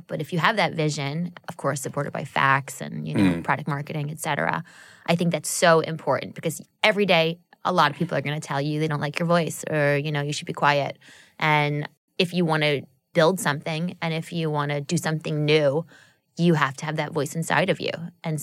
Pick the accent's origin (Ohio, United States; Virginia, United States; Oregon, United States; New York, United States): New York, United States; Queens; No, I'm from South Queens.